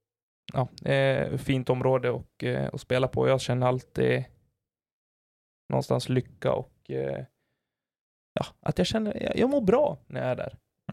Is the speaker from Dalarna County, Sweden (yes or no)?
yes; Falun, Dalarna County, Sweden; Och det är hemma i Falun på Åsbo discgolfbana.